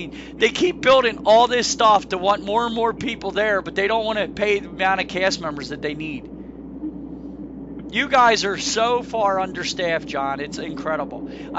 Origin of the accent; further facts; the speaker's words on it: United States; I'm American Indian. I think you got a problem with me.